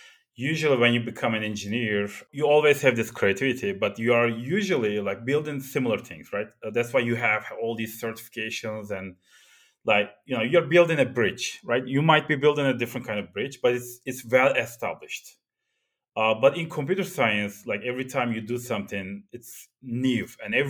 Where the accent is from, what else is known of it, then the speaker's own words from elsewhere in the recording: Turkey; Growing up in Turkey, this is like the end of 80s, so I'm getting old.